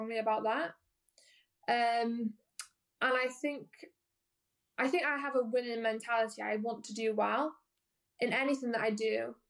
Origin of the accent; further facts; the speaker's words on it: Wales, United Kingdom; But I think I didn't really understand also the value of being Welsh. I'm quite patriotic, quite a patriotic nation.